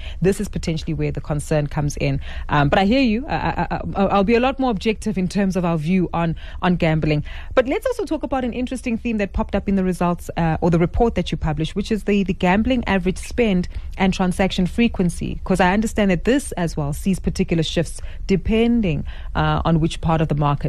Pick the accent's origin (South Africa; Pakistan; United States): South Africa; We are at a moment, as a South African society, at realizing